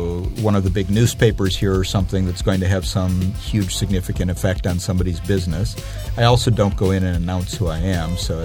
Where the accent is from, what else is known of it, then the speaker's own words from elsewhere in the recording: Midwest, United States; Just as I grew up in the Midwest and I'm used to sort of that Chicago, Detroit style pizza.